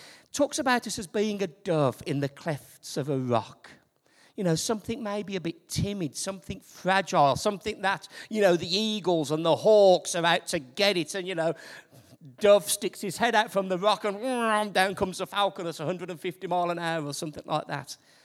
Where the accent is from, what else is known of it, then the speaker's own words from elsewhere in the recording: Wales, United Kingdom; accent: Brummie; people say, oh, you're not from round here, are you? I say, no, I'm from the Rhondda.